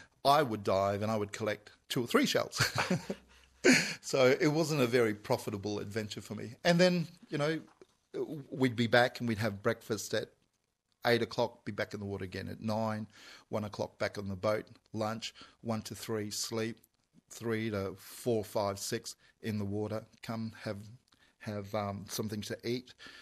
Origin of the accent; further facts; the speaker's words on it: Mackay, Queensland, Australia; As a kid growing up in Mackay, I used to have a bad stutter.